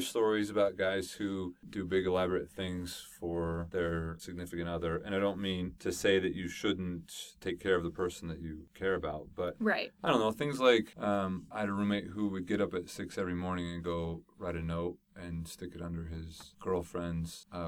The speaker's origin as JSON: {"language": "English", "region": "California", "country": "United States", "tie": "born or raised there", "said": "I grew up in Southern California, and I am LDS"}